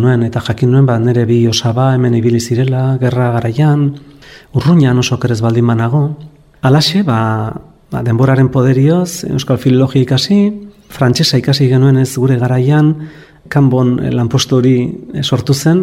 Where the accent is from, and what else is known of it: Ordizia, Basque Country, Spain; born there